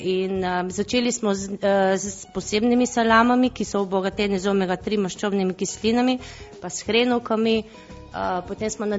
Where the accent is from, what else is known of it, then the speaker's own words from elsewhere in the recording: Littoral, Slovenia; Ja, mi Primorci smo iznadljivi ljudje.